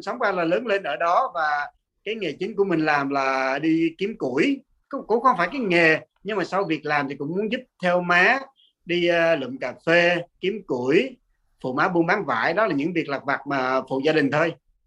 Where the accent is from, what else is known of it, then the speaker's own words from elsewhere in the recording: Buon Ma Thuot, Dak Lak, Vietnam; Mình ở sinh ra và lớn lên ở Buôn Ma Thuột.